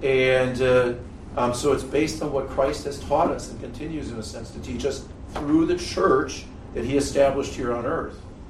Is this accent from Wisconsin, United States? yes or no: yes; Milwaukee, Wisconsin, United States; I am from Milwaukee. I was born in Milwaukee, raised, and then we just kept kind of moving our, making our way outside of the city.